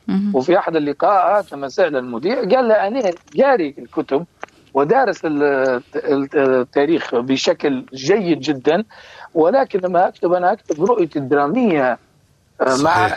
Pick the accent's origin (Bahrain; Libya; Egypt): Libya; وهو من أهم المؤرخين عندنا في ليبيا